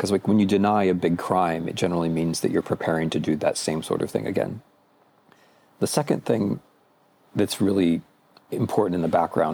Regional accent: Midwest, United States; which for me as an American Midwesterner, it's like the American Midwest

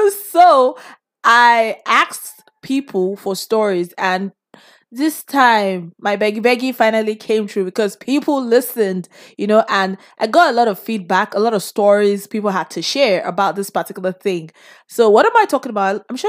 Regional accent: Nigeria; So when you go to university here or abroad, as a Nigerian, it's expected of you that you do this 1 year program

